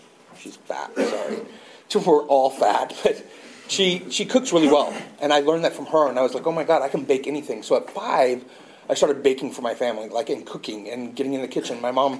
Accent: Oklahoma, United States; I grew up in Oklahoma, and so I'd never seen people from other races that much.

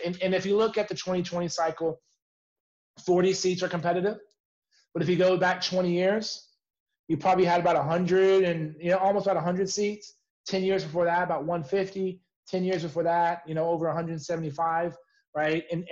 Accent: San Antonio, Texas, United States; moved back to my hometown of San Antonio, ran for Congress

